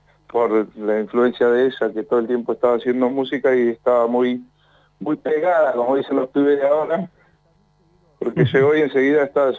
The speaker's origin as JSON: {"language": "Spanish", "town": "Las Golondrinas", "region": "Chubut", "country": "Argentina", "tie": "born or raised there", "said": "Nací ahí, en Las Golondrinas, que es en Chubut, al límite con Bolsón, cerca del Hoyo. Y me crié ahí con mis hermanos."}